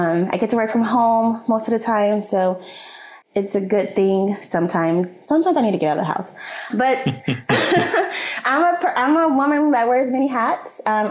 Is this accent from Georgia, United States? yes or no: yes; Georgia, United States; now in San Antonio, United States; I am currently in San Antonio, but I was raised in Georgia.